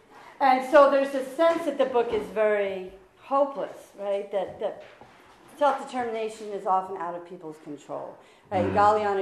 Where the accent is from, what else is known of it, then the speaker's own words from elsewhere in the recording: Philadelphia, Pennsylvania, United States; I'm from Philadelphia.